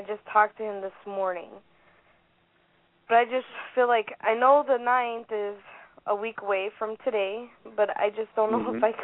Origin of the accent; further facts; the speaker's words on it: Omaha, Nebraska, United States; I'm from Omaha, Nebraska.